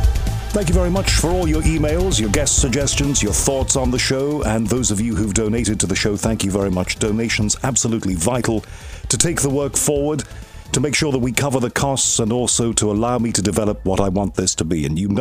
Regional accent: England, United Kingdom; a guy who lives in London and is English, born and bred, despite American connections and connections all around the world, you know, I'm a Brit.

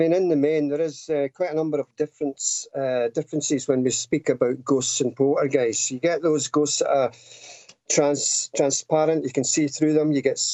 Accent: Alloa, Scotland, United Kingdom; also born or lived in Tullibody; as a young lad growing up in the Alawa and also Tullabuddy

